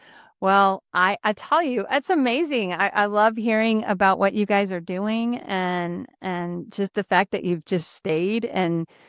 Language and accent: English; Grand Island, Nebraska, United States; I grew up in Grand Island, Nebraska, and the wind shifted and the stockyards came